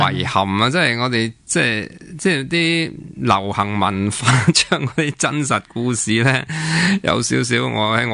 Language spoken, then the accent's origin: Cantonese; China; 咁啊又外国人是尊重玄奘法师远多过我哋中国人